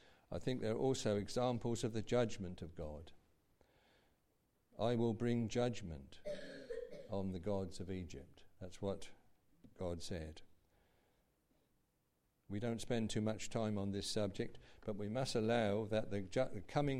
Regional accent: United Kingdom; perhaps I'm showing my pride in being British or something

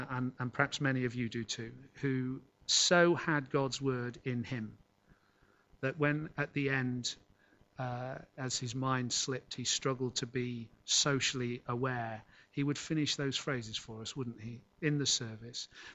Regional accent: Scotland, United Kingdom; as a boy growing up in Scotland those years ago.

